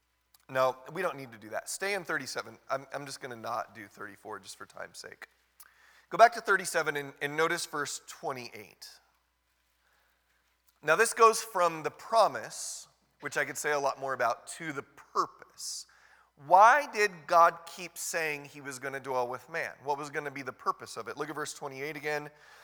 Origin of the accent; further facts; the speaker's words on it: California, United States; When I tell people that I'm from Southern California